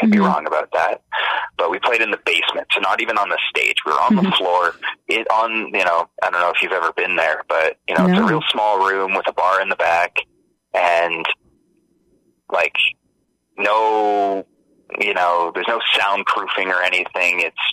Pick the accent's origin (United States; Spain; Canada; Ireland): Canada; Richmond Hill, Ontario; So I grew up in Richmond Hill, mm-hmm. which is a suburb of Toronto, 45-minute Viva bus away from the subway.